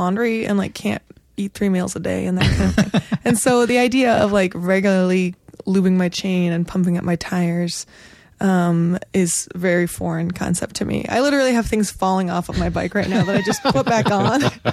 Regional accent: California, United States; I actually grew up in a small town in Southern California.

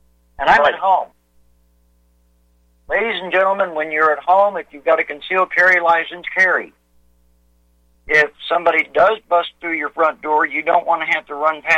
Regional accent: Texas, United States; I was raised in West Texas.

